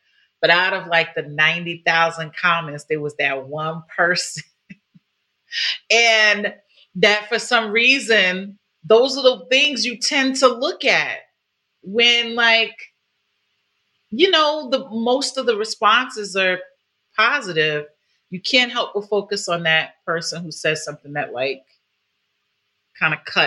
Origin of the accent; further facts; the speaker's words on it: New York, United States; I'm from New York.